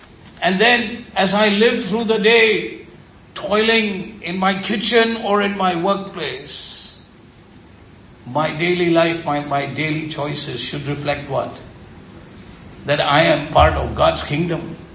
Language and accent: English; Pune, Maharashtra, India; might call myself an NRI, really, or an OCI, or whatever I want to call myself, but it's temporary, being an Indian, being a Puneite.